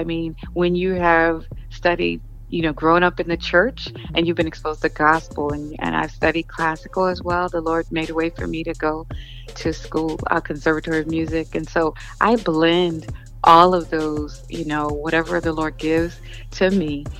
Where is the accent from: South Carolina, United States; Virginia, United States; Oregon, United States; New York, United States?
Virginia, United States; Arlington; now in Connecticut, United States; I'm born and raised in Arlington, Virginia, but I live right now in Connecticut.